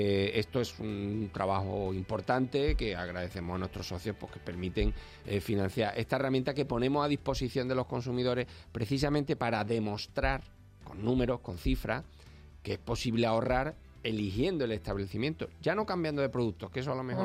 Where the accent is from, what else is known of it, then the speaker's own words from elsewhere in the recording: Granada, Andalusia, Spain; el Supermercado Dani de Granada, en mi tierra.